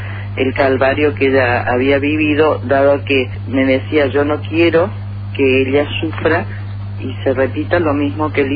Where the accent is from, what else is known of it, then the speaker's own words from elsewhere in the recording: Córdoba, Argentina; now in Santo Tomé, Argentina; yo soy oriunda de Córdoba y permanecí acá en Santo Tomé